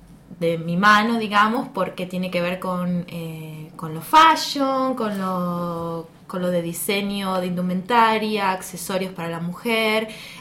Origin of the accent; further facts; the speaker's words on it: Mar del Plata, Buenos Aires Province, Argentina; Yo soy de Mar del Plata